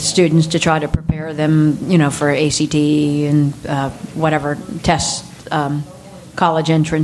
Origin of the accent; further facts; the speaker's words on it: Romney, West Virginia, United States; from Romney, West Virginia